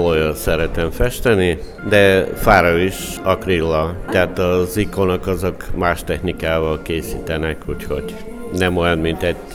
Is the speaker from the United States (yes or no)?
no; Bulgaria; Hungarian is a second language; now in Hungary; Persze, ott születtem, és akkor ezt mindig, hogy mondom, minden festőnek van kedvenc témát, és az enyém az régi bulgárházak, a tengerpart, a kolostorok, az ikonok